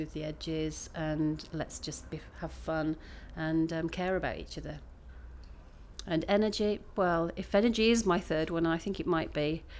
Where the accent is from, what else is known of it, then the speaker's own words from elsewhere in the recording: Leeds, Yorkshire and the Humber, United Kingdom; I grew up in Leeds. And as I say, first came down to London in 93 and then came back down my second time in 97, and now finally back in Leeds.